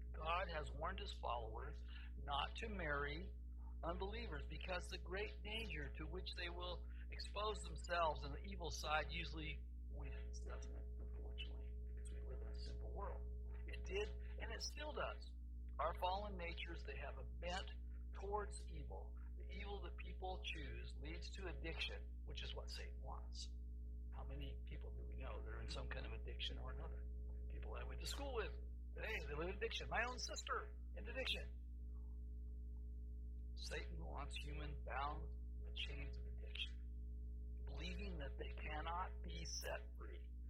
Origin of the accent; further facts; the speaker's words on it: the South, United States; When I was growing up in the South